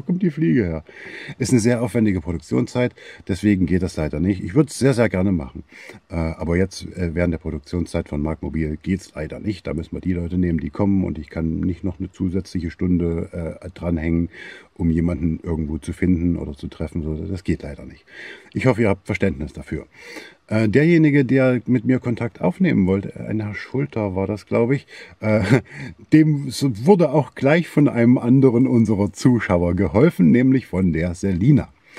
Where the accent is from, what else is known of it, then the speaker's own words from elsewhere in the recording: Saxony-Anhalt, Germany; Ich komme aus Sachsen-Anhalt, bin in Sachsen teilweise aufgewachsen, habe dort lange gearbeitet.